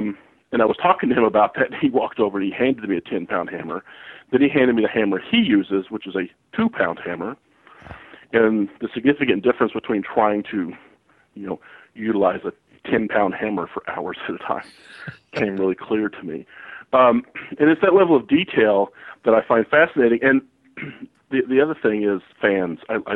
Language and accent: English; Kentucky, United States; You know, I grew up in Kentucky, and, you know, home of Daniel Boone.